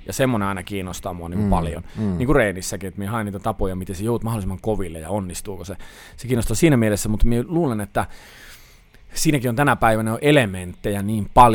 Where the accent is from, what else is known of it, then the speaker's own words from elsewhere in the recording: Lapland, Finland; meillä Lapissa on aina ollut niin